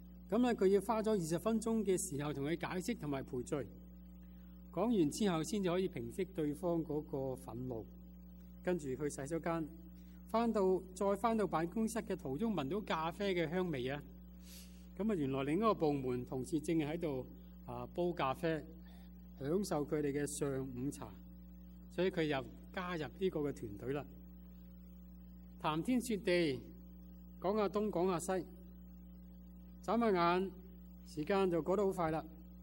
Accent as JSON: {"language": "Cantonese", "country": "China", "lives_now": "United States", "said": "而且神我哋做我哋系讲广东话嘅中国人"}